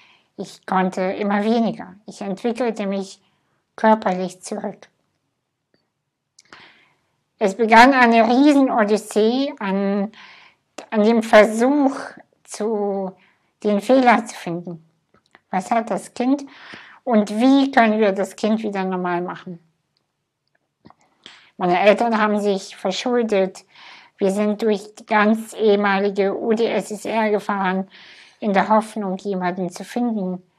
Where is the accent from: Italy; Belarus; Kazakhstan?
Kazakhstan; Ich bin in Kasachstan geboren. In einem Dorf, hinter einem Dorf, hinter einem Dorf, was nicht mal auf Google Maps zu finden ist.